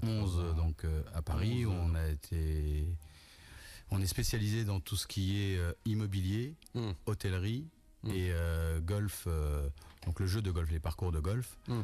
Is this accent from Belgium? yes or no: no; Tunisia; born there; also born or lived in United States; Et on est venu en Tunisie en 2005, où, attiré par ma ville natale, mon pays, le sang.